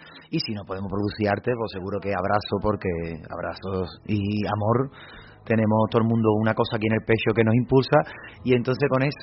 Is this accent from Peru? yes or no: no; Cádiz, Andalusia, Spain; Luego, yo soy de Cádiz, entonces el carnaval a tope. Yo vivo en el barrio de la Viña, yo nazco en el Ventidero, pero nos instalamos en el barrio de la Viña, que está al lado